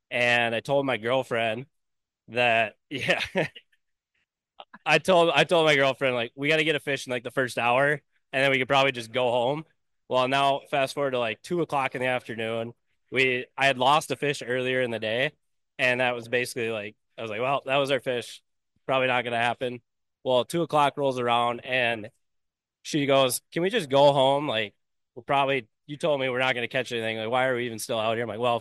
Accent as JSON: {"language": "English", "town": "Hastings", "region": "Minnesota", "country": "United States", "said": "I'm from the Twin Cities area out of Hastings. So I fish those metro waters that nobody wants to go"}